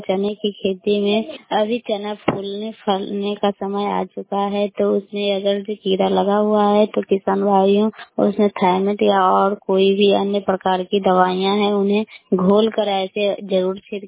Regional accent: Patna, Bihar, India; मैं पटना वार्ड से बिलोंग करती हूँ।

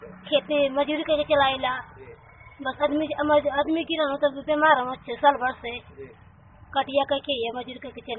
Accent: Andarmudra, Uttar Pradesh, India; अंदरमुद्रा का रहने वाली हूँ

